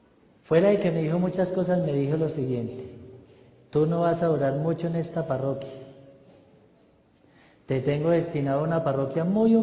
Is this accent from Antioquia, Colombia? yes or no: yes; Antioquia, Colombia; ¿De dónde es usted, padre? De Antioquia, no, con razón.